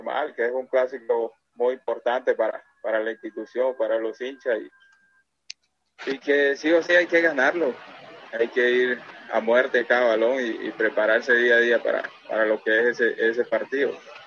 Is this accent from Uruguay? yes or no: no; Colombia; A mi experiencia, que yo vengo de Colombia, es muy diferente